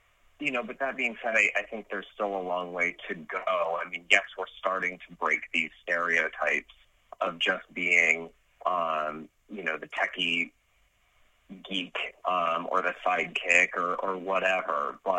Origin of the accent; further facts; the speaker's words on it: California, United States; I grew up outside of San Francisco in a suburb, which was very open-minded and liberal, and I never felt different.